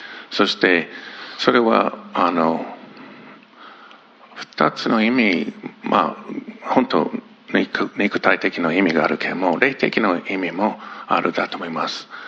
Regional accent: Yokohama, Kanagawa, Japan; moved away as an adult; 同じ横浜育ち、そして国際学校卒業してアメリカに行って、そしてミシガンとテキサスとカリフォルニア行きました。

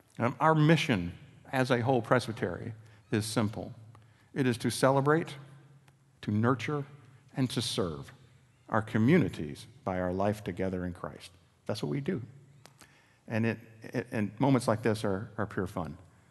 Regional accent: Georgia, United States; now in San Francisco, United States; In case you hadn't noticed, I'm not from quite around here. I grew up in Georgia before I moved west, before God called me and my wife west to be with you all.

